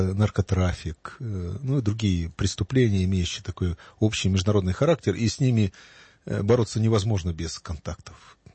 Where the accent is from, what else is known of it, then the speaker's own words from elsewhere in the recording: Moscow, Russia; а мы, москвичи, избалованные и очень горделивые такие люди